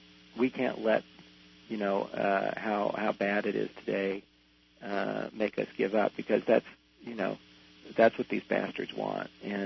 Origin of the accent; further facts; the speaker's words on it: Nebraska, United States; I grew up in a very conservative part of the country. I grew up in Nebraska. You can't get too much more conservative than Nebraska.